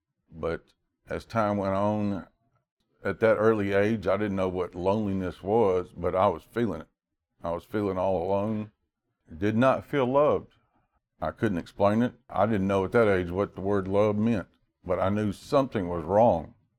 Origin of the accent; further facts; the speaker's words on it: Memphis, Tennessee, United States; And I was born and raised in Frazier, right here in Memphis.